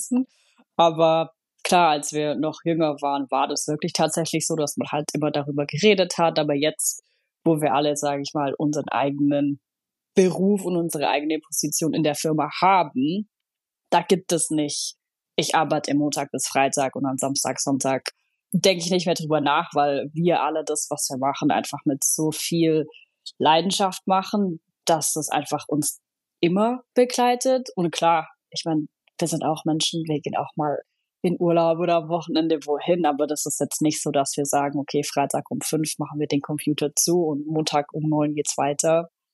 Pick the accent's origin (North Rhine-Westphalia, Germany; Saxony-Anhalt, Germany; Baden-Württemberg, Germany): Baden-Württemberg, Germany; Pfalzgrafenweiler; Wir kommen alle aus dem gleichen Ort, dem schönen Schwarzwald in Pfalz-Grafenweiler. Das ist ungefähr, sagen so, eine Stunde entfernt von Stuttgart.